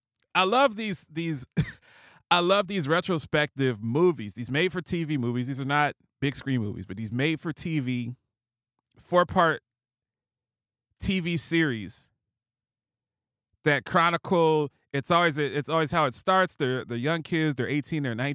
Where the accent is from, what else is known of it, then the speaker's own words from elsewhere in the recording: Ohio, United States; I actually get that. I'm from Ohio. If you're not really from Ohio, you don't understand the coverage of LeBron in Ohio.